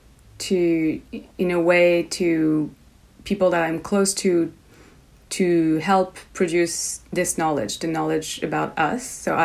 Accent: France; now in Montreal, Canada; I am from France originally, but I've been in Canada and Montreal for years, and I study at the Université de Montréal, so UDM.

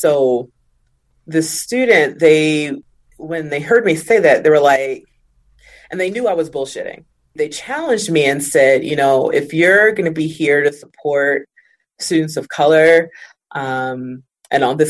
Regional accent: New York City, New York, United States; it originated really by being a Black kid growing up in Harlem in New York City.

